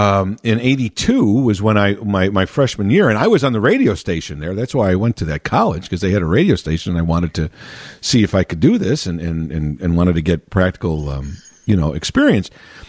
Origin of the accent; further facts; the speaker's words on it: Chicago, Illinois, United States; I grew up in Chicago proper